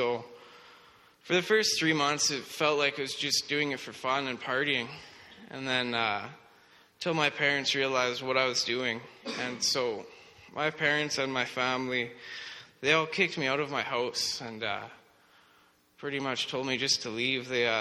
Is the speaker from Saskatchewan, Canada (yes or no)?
yes; Saskatchewan, Canada; also born or lived in Lethbridge; I was born in Lethbridge, Alberta, where me and my two brothers and my mom lived, but at an early age, my parents got divorced, and so we moved to Saskatchewan